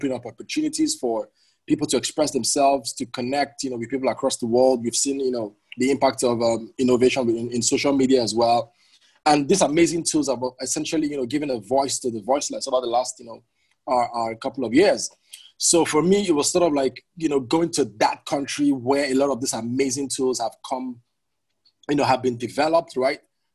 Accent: Nigeria; So honestly, a lot of the people that I looked up to in Nigeria were activists, right?

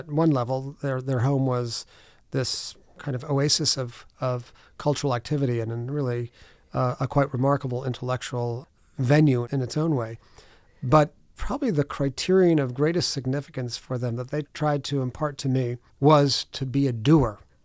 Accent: Scranton, Pennsylvania, United States; And as a young kid growing up in Scranton, I was exposed to artists, intellectuals, writers here in Scranton, Pennsylvania.

